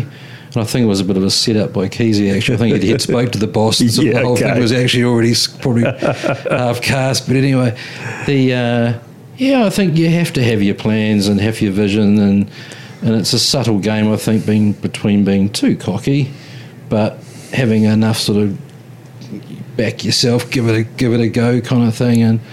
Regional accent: New Zealand; we're Kiwi boys and girls and we can talk to anyone

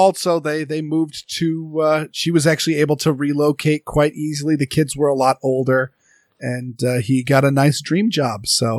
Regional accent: Maine, United States; now in Massachusetts, United States; I can't even believe, like, I didn't become a gun nut until after I moved to Massachusetts from Maine.

